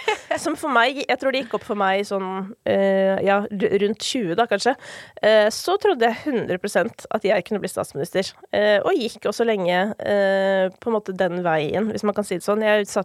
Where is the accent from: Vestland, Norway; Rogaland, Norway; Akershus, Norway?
Akershus, Norway; Kolbotn; Jeg var hjemme på Kolbotn I går, faktisk, fordi det jo flere av mine familiemedlemmer som fortsatt bor der.